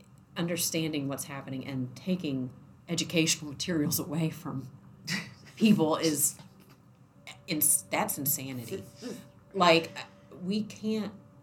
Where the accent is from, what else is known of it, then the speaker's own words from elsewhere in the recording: Kentucky, United States; I grew up in Oldham County and have learned like it's the next county over on the east side.